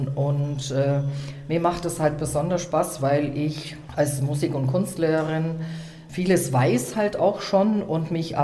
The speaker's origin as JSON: {"language": "German", "town": "Augsburg", "region": "Bavaria", "country": "Germany", "tie": "born or raised there", "said": "Also ich bin hier in Augsburg geboren, 1944, und bin hier groß geworden, bis ich 20 Jahre war. Und dann bin ich eben heiratsbedingt weggezogen und bin erst 2007 wieder zurückgekommen."}